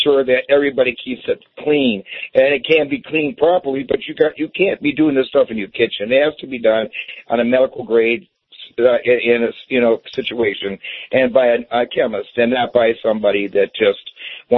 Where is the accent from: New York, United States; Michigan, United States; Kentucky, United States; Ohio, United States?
Michigan, United States; Romeo; You know, when I was a kid, I grew up in Michigan. I grew up in Romeo, Michigan, graduated from Romeo High School in 1969.